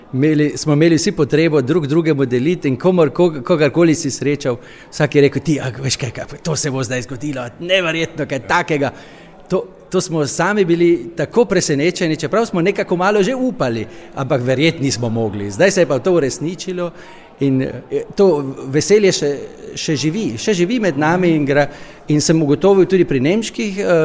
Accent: Carinthia, Austria

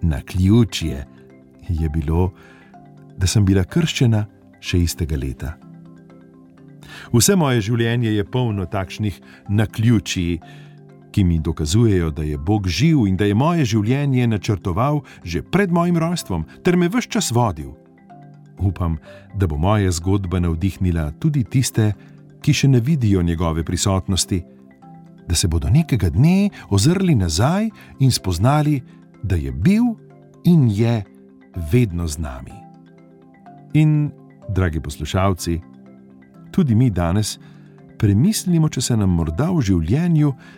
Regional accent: Kyrgyzstan; Slovenian is a second language; Doma sem iz Kirgistana, pa sem več let živela in delala v tujini.

